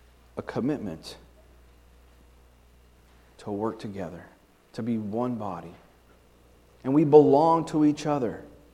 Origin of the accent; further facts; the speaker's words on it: Kansas City, Missouri, United States; born there; Now, I was born in Kansas City. I've always been a Kansas City Chiefs fan, right?